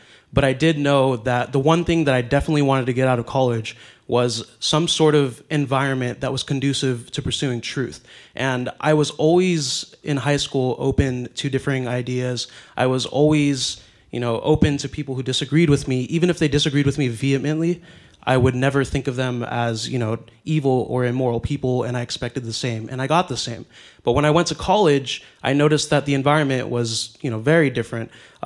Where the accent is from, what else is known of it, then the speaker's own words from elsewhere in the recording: Sacramento, California, United States; born there; Yeah, so I was born in Sacramento, you know, the capital of California.